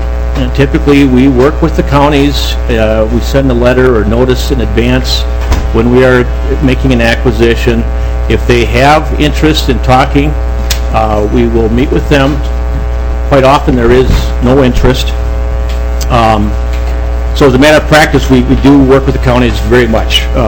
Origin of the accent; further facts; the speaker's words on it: Bloomington, Minnesota, United States; I'm from Bloomington, Minnesota, and I have a huge sweet tooth, so it's fun to see that.